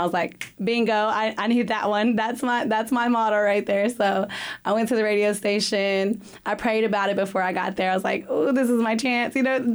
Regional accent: Waco, Texas, United States; also born or lived in Dallas; I was born in Waco. Family's here in Waco. Graduated from Waco High, class of 2007. I moved out of Waco right after high school. Moved to Dallas.

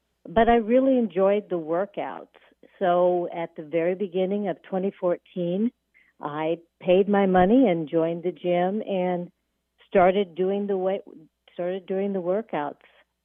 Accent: Marion, United States; I grew up in Marion.

